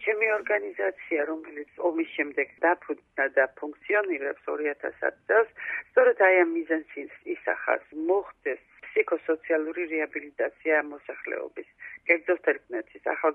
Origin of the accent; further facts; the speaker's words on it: Tskhinvali, Shida Kartli, Georgia; კი, ნამდვილად ცხინვალში დაიბადე. ჩემი ბავშვობის ცხინვალი იყო არაჩვეულებრივი. ეს იყო პატარა, კოპცია, ლამაზი, ძალიან მშვიდი ქალაქი.